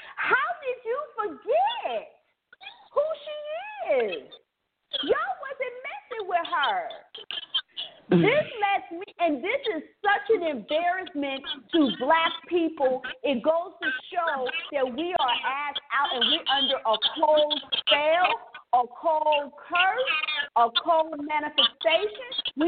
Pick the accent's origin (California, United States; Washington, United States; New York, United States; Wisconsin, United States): California, United States; San Francisco; You're from San Francisco. I'm from San Francisco.